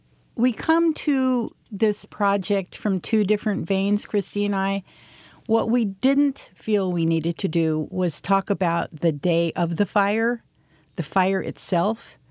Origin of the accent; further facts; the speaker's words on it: Chico, California, United States; born there; a place I'd never visited, even though I was born in Chico.